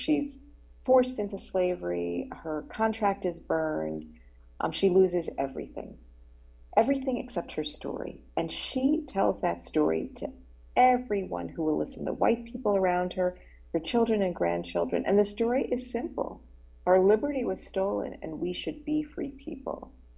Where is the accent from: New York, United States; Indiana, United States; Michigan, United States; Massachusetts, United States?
New York, United States; You know, I grew up in New York, and my understanding of the church was seeing the church as a northern church